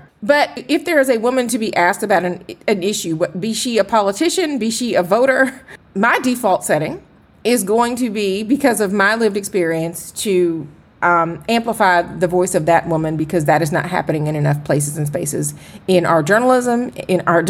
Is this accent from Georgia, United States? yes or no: yes; Atlanta, Georgia, United States; You know, I'm from Atlanta, but I've spent some time in the country, in Georgia, with my relatives.